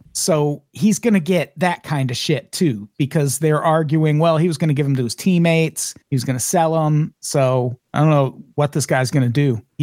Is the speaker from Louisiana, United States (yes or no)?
no; Illinois, United States; I know when I grew up in Illinois, it was pretty well known